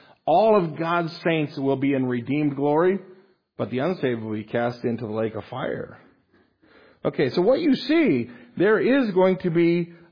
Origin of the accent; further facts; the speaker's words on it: Las Vegas, Nevada, United States; I'll tell you a little story about my hometown, Las Vegas.